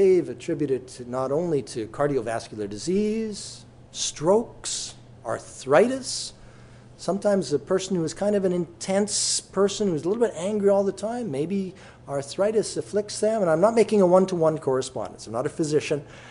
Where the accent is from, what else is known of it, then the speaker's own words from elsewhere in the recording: Canada; I had met a Jewish person who was from Montreal, from my home country as well